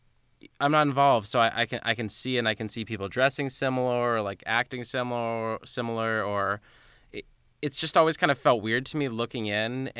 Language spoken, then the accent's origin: English; California, United States; the hardcore scene where I grew up in Orange County was kind of a deal